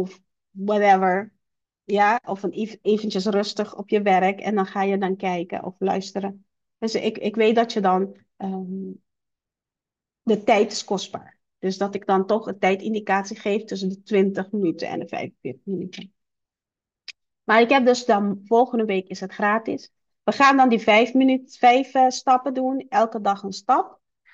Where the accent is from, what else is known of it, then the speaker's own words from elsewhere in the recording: Curaçao; Dus ik ben oorspronkelijk van Curaçao.